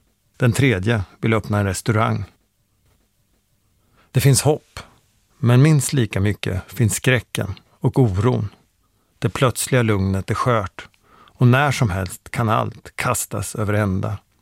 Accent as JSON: {"language": "Swedish", "town": "Borensberg", "region": "Östergötland", "country": "Sweden", "tie": "born or raised there"}